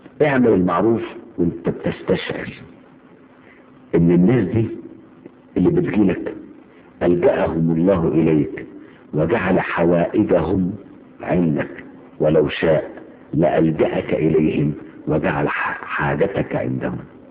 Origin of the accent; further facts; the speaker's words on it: Aswan, Aswan Governorate, Egypt; born there; شهاده الميلاد بتاعتي ده انا من مواليد اسوان، تروح اسوان تجيب شهاده التجنيد